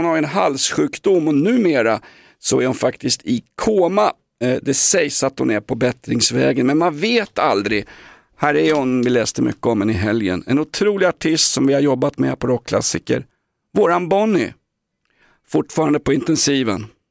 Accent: Vällingby, Stockholm County, Sweden; jag är från Vällingby

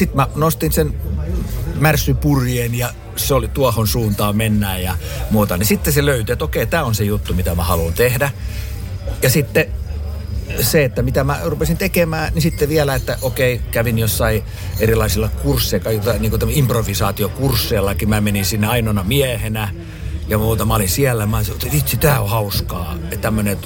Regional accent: Turku, Southwest Finland, Finland; Kyllä mä sanon, että mä olen turkulainen.

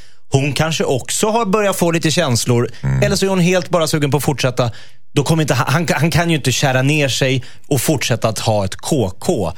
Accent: Greece; Jag är grek.

